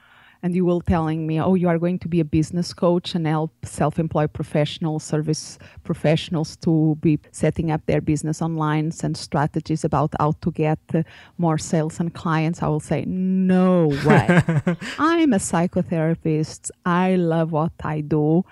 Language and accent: English; Portugal; English is a second language; I still remember in Portugal, I'm originally from Portugal, and I did my psychology studies there.